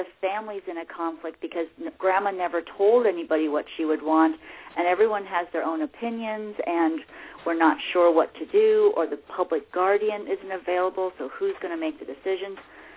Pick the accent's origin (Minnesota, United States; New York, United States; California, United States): California, United States; Glendale; I was born in Glendale, California, not Glendale, Arizona. I have three brothers, and I had a mom and dad.